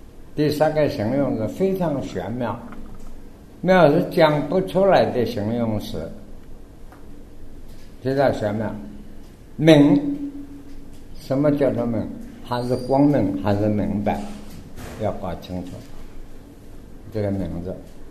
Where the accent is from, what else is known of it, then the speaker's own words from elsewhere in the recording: China; 我们中国人讲话不是